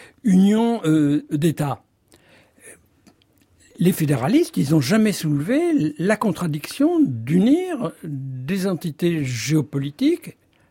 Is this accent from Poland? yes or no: yes; Poland; first language Polish; French is a second language; Puisque ma mère est polonaise. Et que ma langue maternelle est le polonais.